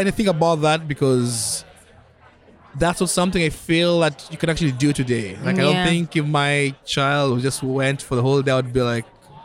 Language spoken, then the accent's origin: English; Nairobi, Kenya; I grew up in Kenya and for the most part, I was in the capital city. But before that, my dad worked at a small mining town called Magadi.